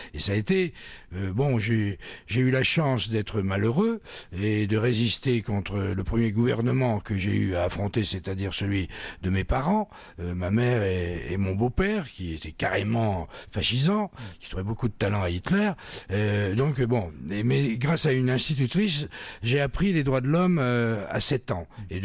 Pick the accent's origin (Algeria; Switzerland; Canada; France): Algeria; il vient de là d'où je viens, c'est-à-dire en Algérie, dans mon enfance